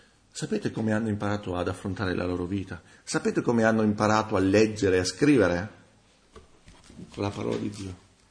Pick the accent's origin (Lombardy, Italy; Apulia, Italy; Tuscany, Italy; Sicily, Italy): Apulia, Italy; San Giovanni Rotondo; Io ho conosciuto dei credenti giù nel mio paese natale, San Giovanni Rotondo. Ero piccolo